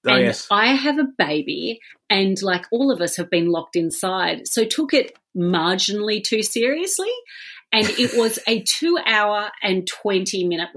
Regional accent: Australia; Being Australian, we take culture from both of those and culture.

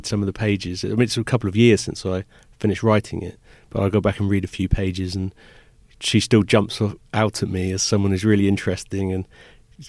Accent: England, United Kingdom

